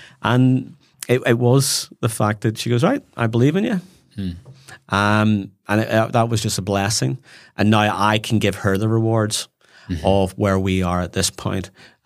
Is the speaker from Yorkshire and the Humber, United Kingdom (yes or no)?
no; Northern Ireland, United Kingdom; First comment, I've fallen madly in love with my home country. And it's, I just can't get over of what the Northern Irish people are now doing, seen around the world